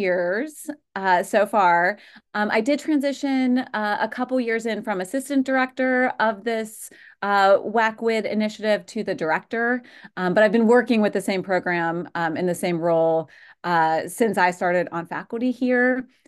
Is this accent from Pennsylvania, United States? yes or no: yes; Pittsburgh, Pennsylvania, United States; also born or lived in Jamestown, United States; I grew up Western Pennsylvania, Western New York. So, like, suburbs of Pittsburgh for most of my childhood, and then moved to Western New York, Jamestown, up there for a couple years